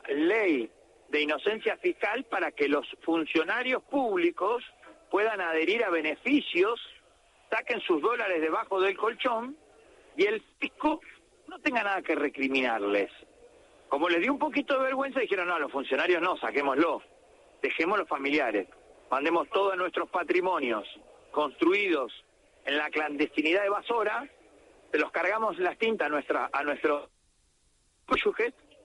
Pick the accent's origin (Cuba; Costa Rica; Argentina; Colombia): Argentina; La Plata, Buenos Aires Province; also born or lived in Necochea; de la ciudad de La Plata. Nací en Necochea en realidad, pero me auto otorgué la ciudadanía platense